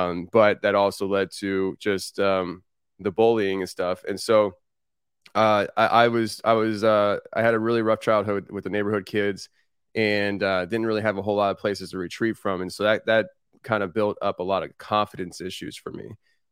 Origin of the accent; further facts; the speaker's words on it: Kutztown, Pennsylvania, United States; So Pennsylvania, live in Tennessee now. And I grew up in Kutztown, Pennsylvania.